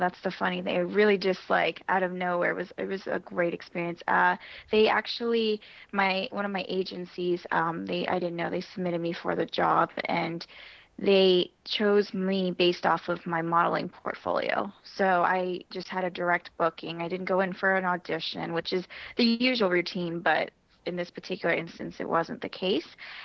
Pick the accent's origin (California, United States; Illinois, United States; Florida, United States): Florida, United States; Niceville; also born or lived in Georgia; I grew up in Florida and Georgia, really small towns, actually. One of the cities I lived in Florida was called Niceville